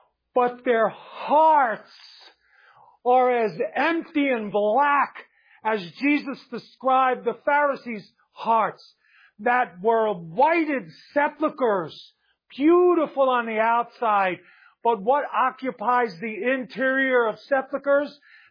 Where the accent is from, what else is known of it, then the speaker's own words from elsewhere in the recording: New York City, New York, United States; As a Jew growing up in New York City, I outmatched most of my peers in Judaism.